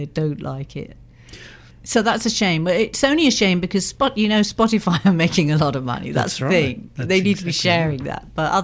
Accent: South West England, United Kingdom; from Cornwall kind of thing.

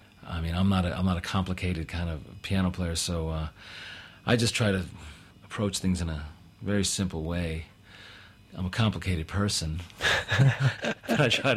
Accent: United States; maybe it's got something to do with me being an American

